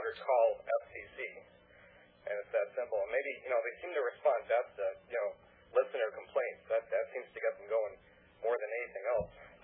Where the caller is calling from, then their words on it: Fort Myers, Florida, United States; Hi, I'm calling from Fort Myers, Florida.